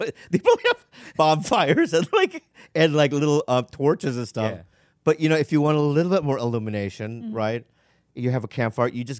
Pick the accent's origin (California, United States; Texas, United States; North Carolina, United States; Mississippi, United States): California, United States; San Diego; born there; before I'm anything, I'm an American. It doesn't look, feel like it or look like it, mm-hmm. but that's what I am. I was born in San Diego, Sharps Hospital, 1971.